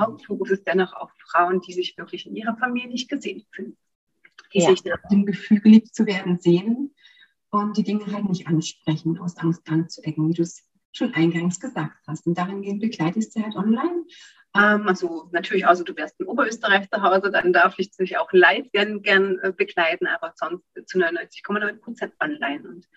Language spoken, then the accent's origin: German; Saxony, Germany; moved away as an adult; now in Austria; lebe im wunderschönen Oberösterreich seit 2007. Aber wie du vielleicht hörst, bin ich gebürtige Deutsche, komme ursprünglich, mein Herz ist in Sachsen im Erzgebirge geboren. Also sechs Schräden kann ich auch. genau, und mich hat damals die Arbeit hierher verschlagen.